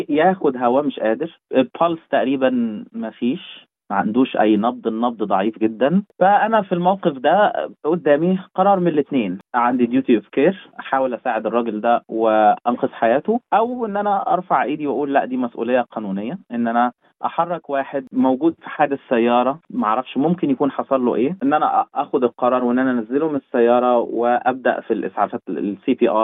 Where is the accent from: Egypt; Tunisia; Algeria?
Egypt; كواحد مصري عادي